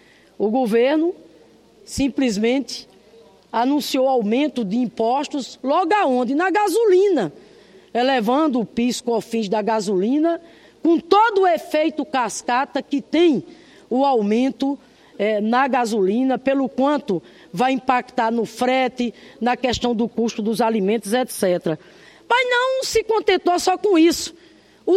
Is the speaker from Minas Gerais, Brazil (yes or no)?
no; Rio Grande do Norte, Brazil; Lá no meu estado, por exemplo, Rio Grande do Norte